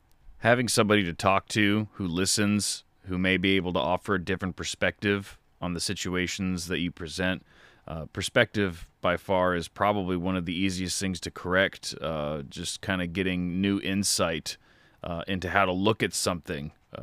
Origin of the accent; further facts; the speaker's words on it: Bluefield, West Virginia, United States; born there; moved away; also born or lived in Florida; I was born in Bluefield, West Virginia.